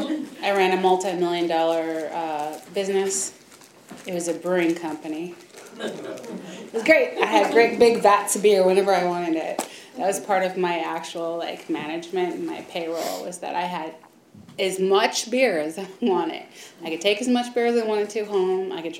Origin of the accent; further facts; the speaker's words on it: Wisconsin, United States; also born or lived in Stanford, California; now in California, United States; I was raised in Wisconsin, although I was born down at Stanford, so I'm a California native, and I did eventually come back here.